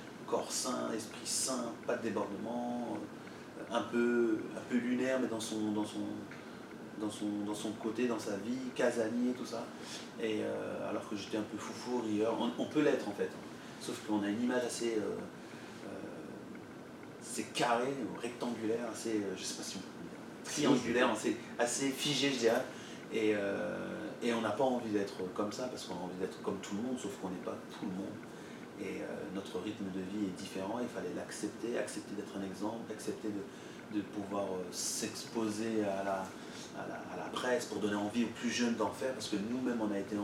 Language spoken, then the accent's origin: French; Île-de-France, France; j'ai 37 ans. Je suis né le 28 mars 1983 à Juvisy. Je viens de la banlieue sud de Paris. J'ai des parents originaires du Sénégal et du Mali. Je suis français, né ici.